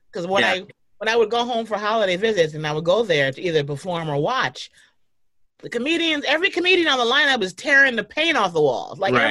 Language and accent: English; Bronx, New York, United States; I was back in the home that I grew up in the Bronx.